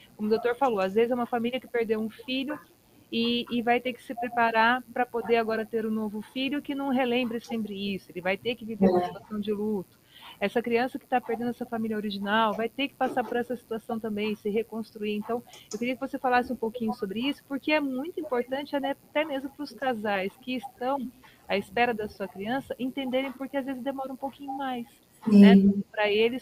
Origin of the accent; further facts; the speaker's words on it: Londrina, Paraná, Brazil; also born or lived in Mato Grosso / Vailândia / Maringá; now in Porto União, Brazil; eu sou de Londrina, eu morei no Mato Grosso, eu morei em Vailândia, região de Engenheiro Beltrão, Itambé, região de Maringá, e agora Porto União.